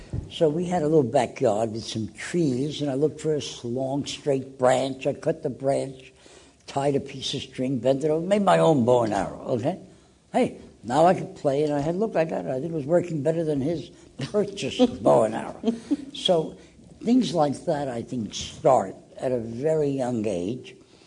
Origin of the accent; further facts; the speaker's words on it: Brooklyn, New York, United States; Brooklyn was a beautiful place. My first job at the age of 12 was working in a drugstore because I was a small, skinny